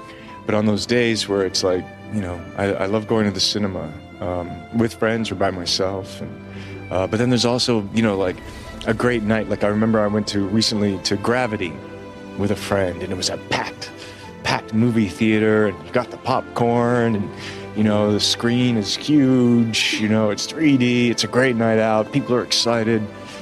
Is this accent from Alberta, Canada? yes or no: no; Toronto, Ontario, Canada; moved away as an adult; now in Los Angeles, United States; because I grew up in Canada and Toronto